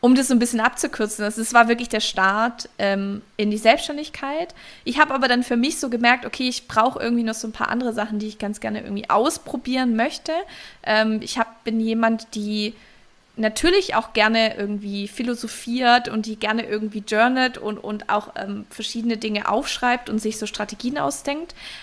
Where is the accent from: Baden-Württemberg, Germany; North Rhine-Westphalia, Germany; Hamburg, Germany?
Baden-Württemberg, Germany; Stuttgart; Also wir kommen alle aus Stuttgart